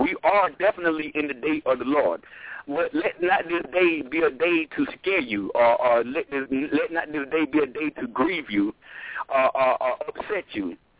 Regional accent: Georgia, United States; I'm 34 years of age, and I was born and raised in Georgia, and ever since I was born until the day I left Georgia, which was up to 2 years ago, Georgia has never had an earthquake.

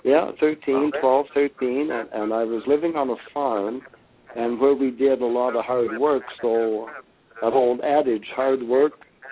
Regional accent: Canada; Well, I'm doing great, and I'm a Canadian

